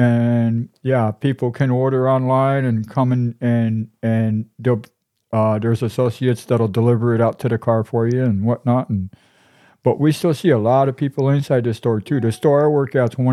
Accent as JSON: {"language": "English", "region": "Massachusetts", "country": "United States", "moved": "yes", "said": "I'm originally from Massachusetts. There ain't nothing you can throw at me down here in the winter I ain't seen up there."}